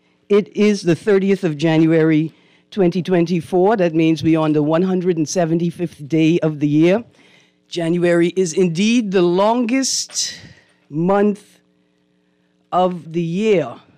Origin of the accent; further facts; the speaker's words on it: Pompey Bay, Acklins, Bahamas; Snug Corner gotta be the best part of Acklands. Except I'm from Pompey Bay, so I don't know how we can figure that one out.